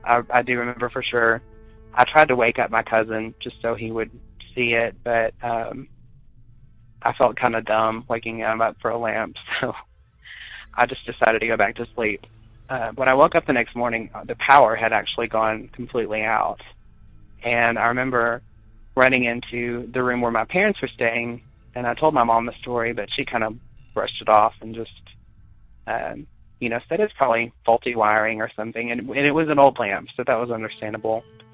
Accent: Little Rock, Arkansas, United States; I am from Little Rock, Arkansas.

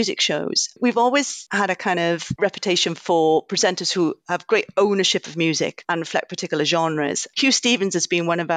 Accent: Rhondda, Wales, United Kingdom; I come from the Rhondda Valleys. I'm a Valley girl

